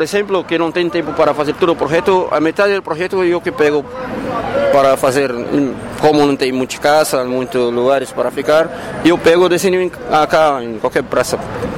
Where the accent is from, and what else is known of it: Mexico; Portuguese is a second language